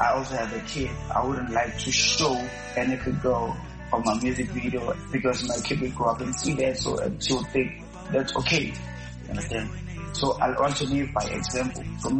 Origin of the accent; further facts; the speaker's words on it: Ladysmith, KwaZulu-Natal, South Africa; also born or lived in Ulundi; now in Johannesburg, South Africa; I'm actually in South Africa, Johannesburg. That's where I'm based. I'm from KZN, Olundi, and also I was raised in Ladysmith